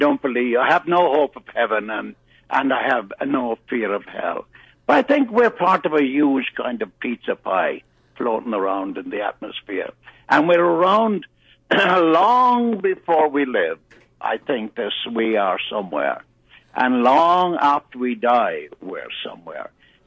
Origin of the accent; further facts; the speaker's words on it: Ireland; also born or lived in Brooklyn, United States; now in United States; I'm of Irish extraction. I was born in Brooklyn, but raised in Ireland due to a set of circumstances that were somewhat fatal.